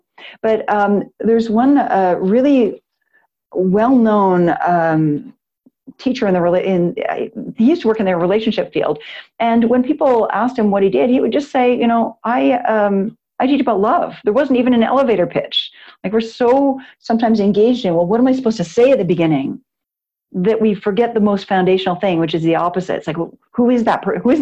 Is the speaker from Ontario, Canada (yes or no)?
no; Calgary, Alberta, Canada; I'm from Calgary, Alberta, Canada.